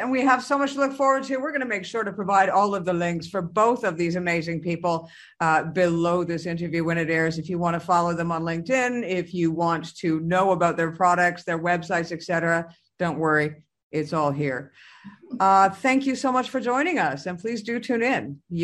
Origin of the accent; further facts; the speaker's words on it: Canada; my home country in Canada.